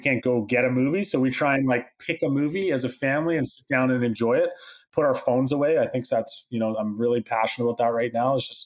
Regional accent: British Columbia, Canada; Oh, I'm born in 84, you know, like I remember a time before the screen. You know, I grew up on the Gulf Islands here.

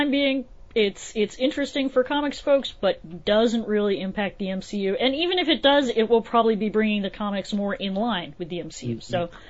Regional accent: New England, United States; Oh, you just stop right there, sir. I am from New England.

